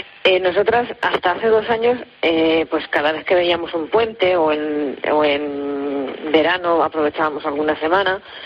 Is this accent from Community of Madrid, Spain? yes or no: no; Ciudad Real, Castilla-La Mancha, Spain; Nosotros somos de Ciudad Real.